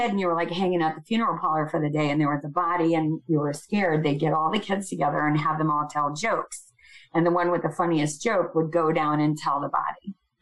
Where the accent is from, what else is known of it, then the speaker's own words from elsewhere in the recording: New York, United States; I'm a New Yorker. I lost two people that day. My father had to walk home over the Brooklyn Bridge.